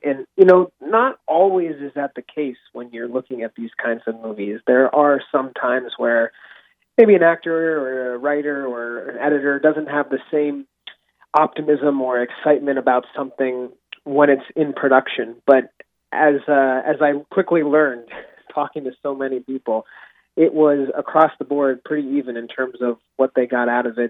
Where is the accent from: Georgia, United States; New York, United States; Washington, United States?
Washington, United States; Seattle; I grew up in Seattle for most of my life